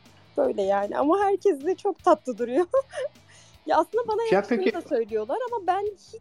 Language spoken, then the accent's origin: Turkish; Diyarbakır, Diyarbakır Province, Turkey; ben Diyarbakır'da yaşıyorum. Diyarbakırlıyım. Hemşireyim burada.